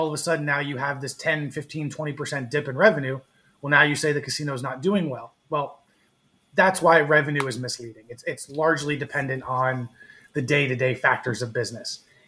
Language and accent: English; New Jersey, United States; I am from New Jersey, and I write for a little website called playnj.com